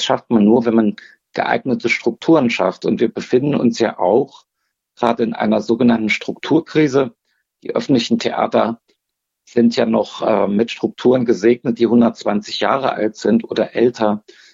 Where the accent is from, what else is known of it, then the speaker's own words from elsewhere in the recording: Erfurt, Thuringia, Germany; Ich bin Erfurter. Ich habe eine enge Verbindung zu dieser Stadt. Ich bin hier zur Schule gegangen.